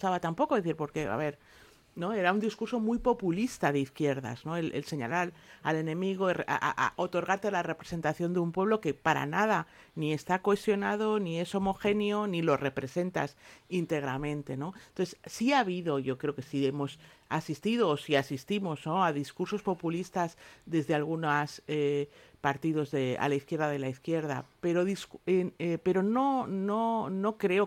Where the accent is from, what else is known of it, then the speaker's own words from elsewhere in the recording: Barcelona, Catalonia, Spain; Nacida en Barcelona, criada en Barcelona.